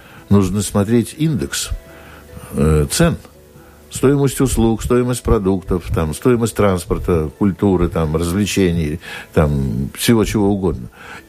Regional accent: Saint Petersburg, Russia; я из Петербурга родом

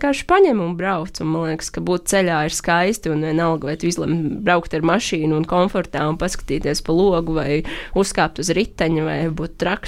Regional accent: Portugal; Latvian is a second language

